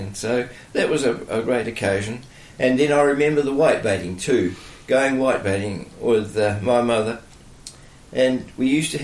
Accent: Richmond, Tasman, New Zealand; born there; I was born in Richmond, Nelson, in 1928, and my parents … he was a cheese and butter maker at Waimea

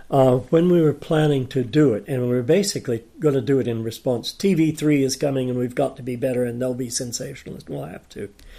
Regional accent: United States; now in New Zealand; I mean, I'm an American

